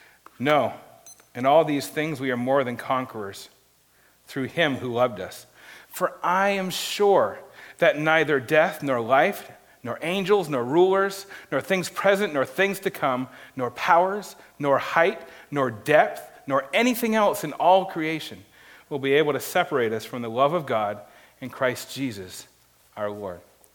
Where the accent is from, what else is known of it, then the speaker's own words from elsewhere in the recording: Maine, United States; Now, another thing you might not know about me is I'm from Maine.